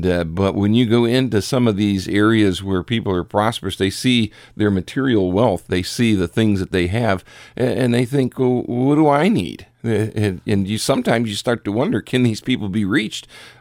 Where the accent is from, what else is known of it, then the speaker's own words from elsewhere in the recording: Richfield, Ohio, United States; Because growing up in Richfield, I remember when the Coliseum was built.